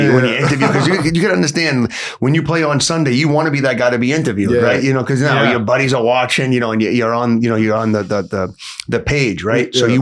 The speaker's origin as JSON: {"language": "English", "town": "Chelsea", "region": "Massachusetts", "country": "United States", "tie": "born or raised there", "said": "So I growing up in Chelsea, I played in East Boston."}